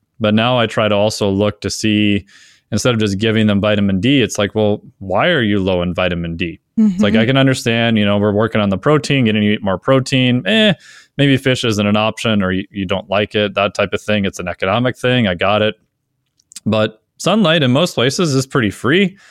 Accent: Minnesota, United States; I've spent my whole life growing up in Minnesota

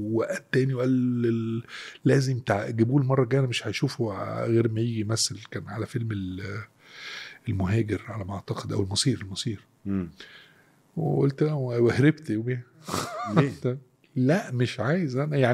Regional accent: Maadi, Cairo Governorate, Egypt; also born or lived in Alexandria; انا اتولدت في اسكندريه، قعدت شهر في اسكندريه، واتنقلنا من اسكندريه للمعادي.

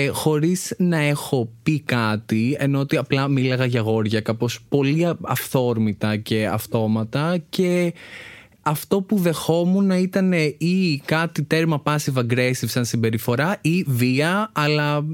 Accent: Athens, Attica, Greece; παρότι μεγάλωσα στην Αθήνα

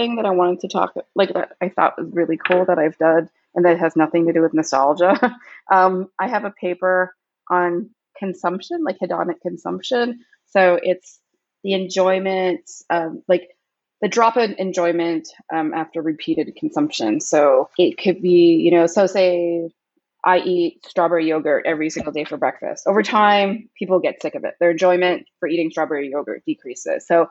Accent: Canada; so I'm Canadian, but it's been, but I've been here through the election cycle.

